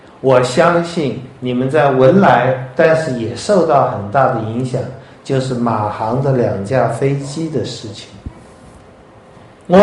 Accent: China; 各位，我们中国人是不吃的日子必定死，我们都要吃嘛，民以食为天嘛。

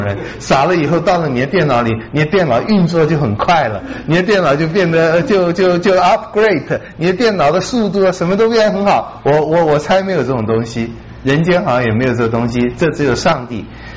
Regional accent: China; 我们中国人也会讲，要怎么收成先得怎么栽

